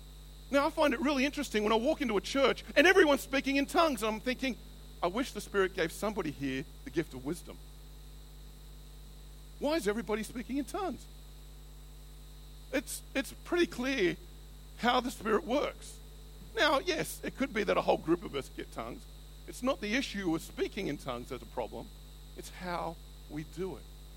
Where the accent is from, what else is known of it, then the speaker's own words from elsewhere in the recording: Australia; I remember I used to say, being Aussie, I don't understand the connotations.